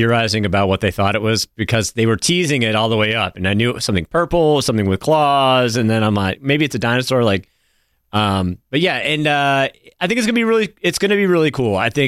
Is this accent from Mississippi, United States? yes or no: no; New Hampshire, United States; No, which is funny. I grew up in New Hampshire.